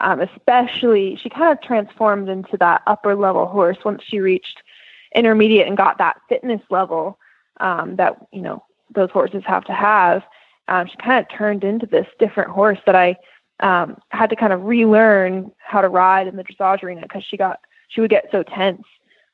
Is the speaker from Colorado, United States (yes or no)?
yes; Colorado, United States; So I'm from Colorado. My mom has a training facility there.